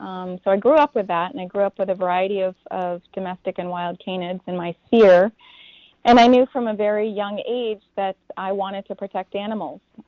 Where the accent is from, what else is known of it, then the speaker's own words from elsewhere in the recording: Maine, United States; I grew up in Maine, so I know what rural living with predators is like.